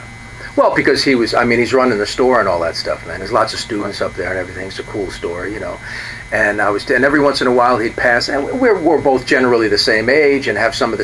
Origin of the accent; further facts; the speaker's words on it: California, United States; When I came here from California, salute.